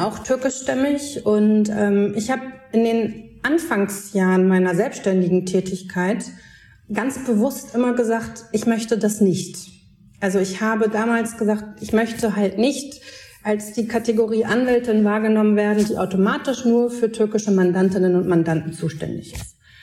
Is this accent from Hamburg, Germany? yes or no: yes; Hamburg, Germany; ich komme aus Hamburg, also auch einer Großstadt